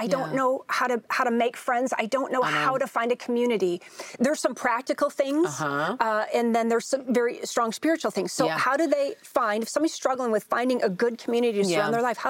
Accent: Nashville, Tennessee, United States; When you got that call, you were in a hotel room in Nashville, and I'm from Nashville.

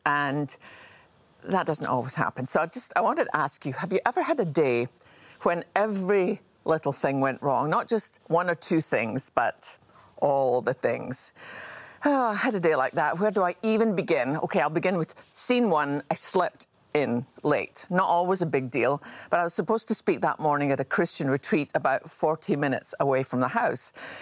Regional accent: Scotland, United Kingdom; accent: Scottish; she was clearly intrigued by my Scottish accent as she introduced me as

